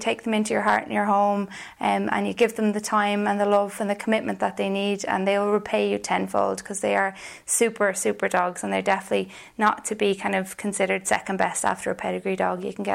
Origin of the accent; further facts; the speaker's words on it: Portmarnock, Leinster, Ireland; I'm originally from Portmarnock, where I grew up with my family